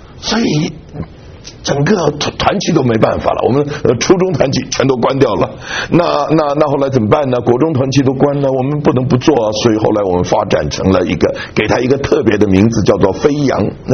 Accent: Taiwan; 因为我们从台湾来的都知道，

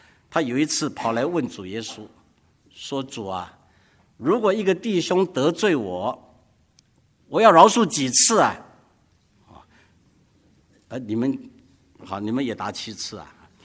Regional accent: China; 我们中国人说事不过几啊，事不过三

